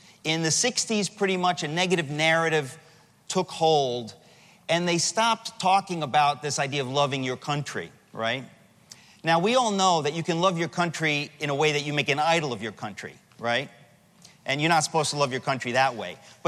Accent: Queens, New York, United States; I grew up, as I said, I was born in New York in Queens. Anybody from Queens?

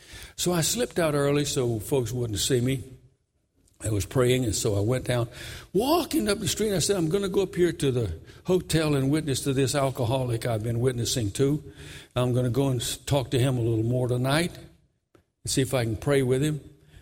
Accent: New York City, New York, United States; Well, now I'm from New York. You don't speak to people in alleyways in New York City.

